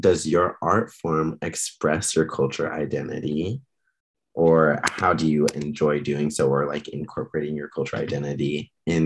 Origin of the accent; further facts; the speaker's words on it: Fresno, California, United States; now in San Jose, United States; just moved here for college. That's the only reason I'm here, is from San Jose State. I'm from Fresno, if you're familiar with that.